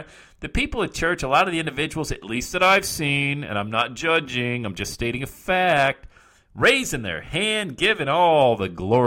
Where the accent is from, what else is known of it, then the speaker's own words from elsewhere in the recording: Cincinnati, Ohio, United States; He went and planted a church here in the Loveland area, my hometown here in Cincinnati.